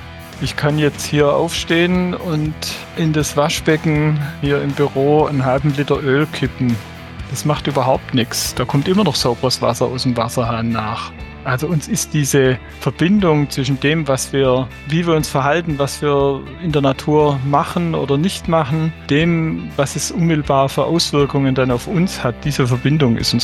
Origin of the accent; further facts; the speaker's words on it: Baden-Württemberg, Germany; moved away; ich bin 59 Jahre alt, geboren und aufgewachsen im Südwesten, wie man noch hört, auf dem dort, wo die Schwäbische Alb am schönsten ist, im Kreis Göppingen, und bin jetzt schon über 30 Jahre in Sachsen